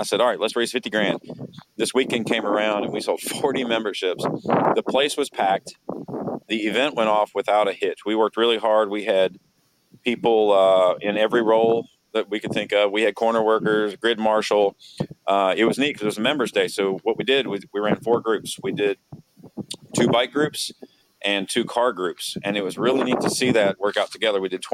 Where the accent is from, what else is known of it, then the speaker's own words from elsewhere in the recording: Virginia, United States; I'm from Virginia and I worked on boats.